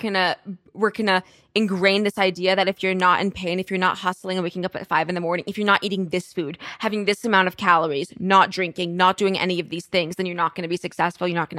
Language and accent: English; United Kingdom; Can I just say, as a Brit myself, I don't like that.